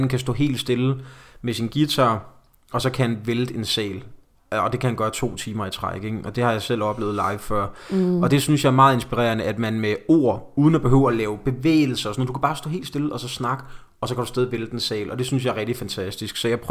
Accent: Slagelse, Zealand, Denmark; Og så musikhus hjemme i Slagelse. Det lyder ikke så stort, men der kan stadigvæk sidde næsten 500 mennesker

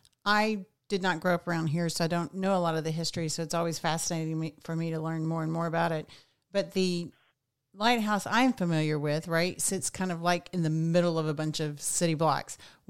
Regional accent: Arkansas, United States; Yeah, I grew up in Southwest Arkansas

